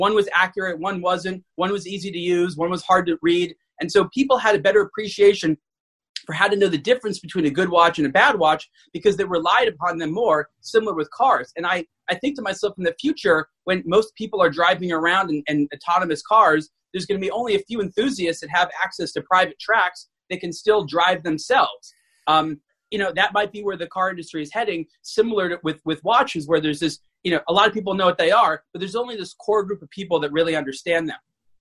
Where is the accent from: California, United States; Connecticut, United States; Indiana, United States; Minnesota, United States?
California, United States; Los Angeles; I'm from Los Angeles, you grow up in a car culture.